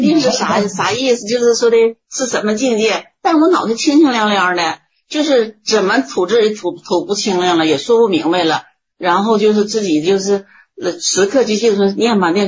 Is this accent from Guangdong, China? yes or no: no; Inner Mongolia, China; 我是内蒙古的